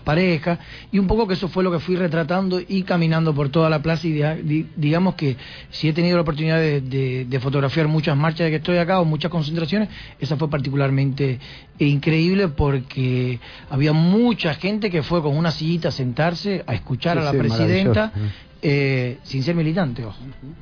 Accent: Cuba; le dije, soy cubano

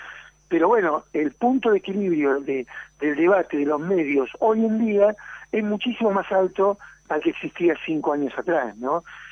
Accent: San Antonio de Padua, Buenos Aires Province, Argentina; yo soy de San Antonio de Padua

